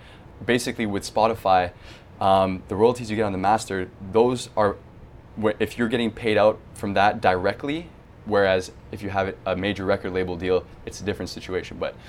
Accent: Canada; you keep just realizing how thankful you are for being a Canadian

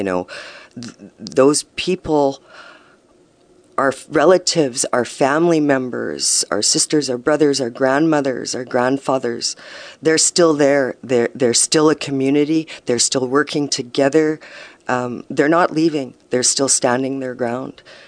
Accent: Winnipeg, Manitoba, Canada; I'm of the Bear Clan. I come from Anishinaabe territory, so-called Winnipeg, Manitoba.

